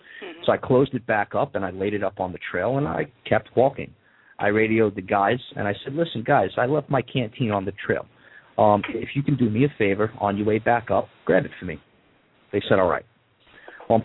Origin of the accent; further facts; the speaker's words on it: New York, United States; And mind you, I'm going to put this in place here and now that we're from New York, so we're not really allowed to carry guns.